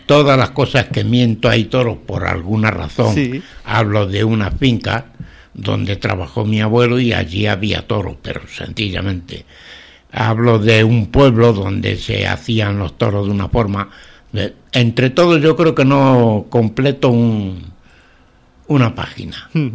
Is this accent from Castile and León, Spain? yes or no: yes; Béjar, Castile and León, Spain; also born or lived in Guijo de Granadilla; yo, que me considero bejarano y defiendo Béjar por todos los sitios que vaya, tampoco soy bejarano de nacimiento.